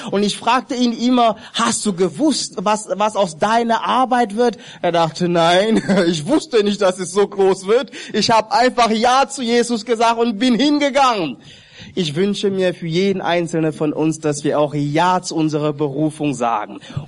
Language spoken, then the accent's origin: German; Cameroon; German is a second language; Aber er kommt ja aus Kamerun, wir kommen alle aus Kamerun.